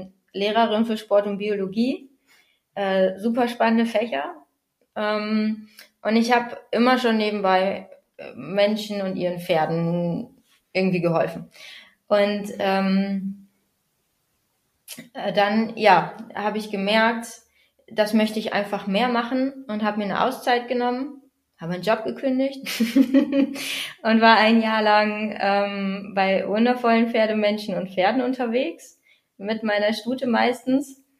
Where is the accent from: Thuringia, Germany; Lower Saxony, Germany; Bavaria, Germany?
Lower Saxony, Germany; Bad Bentheim; Ja, ich komme aus Bad Bentheim, da wohne ich derzeit an der niederländischen Grenze direkt.